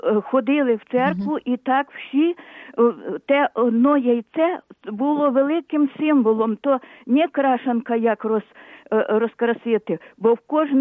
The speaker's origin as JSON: {"language": "Ukrainian", "region": "Ternopil Oblast", "country": "Ukraine", "said": "я з Тернопільщини, але я коло Тернополя, 8 кілометрів. Наше село, то є районний центр з давніх-давен ще з Австро-Угорщини."}